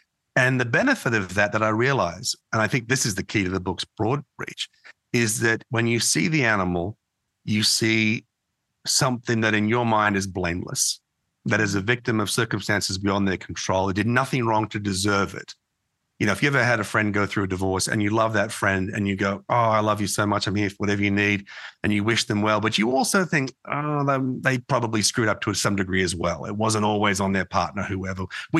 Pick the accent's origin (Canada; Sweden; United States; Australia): Australia; And I don't know whether it's being Australian, this notion of suck it up and get on with it kind of thing, or she'll be right, shrug it off, don't worry about it.